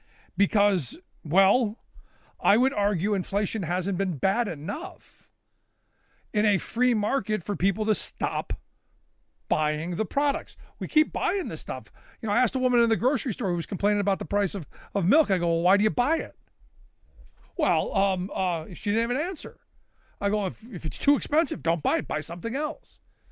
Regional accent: Cleveland, Ohio, United States; growing up in Cleveland, you would drive through downtown, you would see off into the distance in the flats, you would see the flame coming out of the steel mill

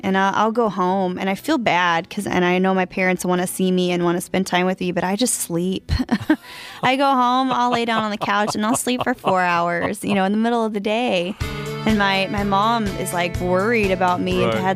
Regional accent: Chakota, Oklahoma, United States; But I love the fact that I came from Chakota, a small town in Oklahoma, and my parents still live there and I get to go back and visit.

